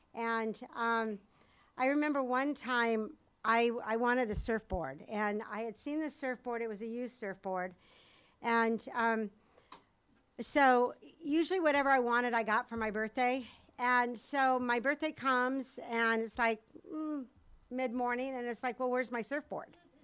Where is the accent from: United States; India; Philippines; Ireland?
United States; I was born and raised in East County.